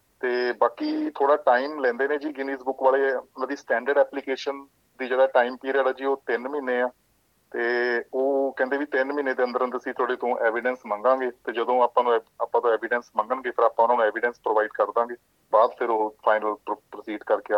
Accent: Nainital, Uttarakhand, India; moved away; ਅਸੀਂ ਜਦ ਕਿਸਾਨ ਪਰਿਵਾਰ ਤੋਂ ਬਿਲੋਂਗ ਕਰਦੇ ਹਾਂ ਇੰਡੀਆ 'ਚੋਂ ਨੈਨੀਤਾਲ ਤੋਂ

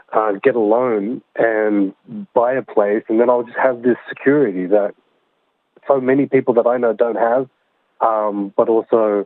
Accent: Sydney, New South Wales, Australia; we grew up in Western Sydney, without very much in the way of money.

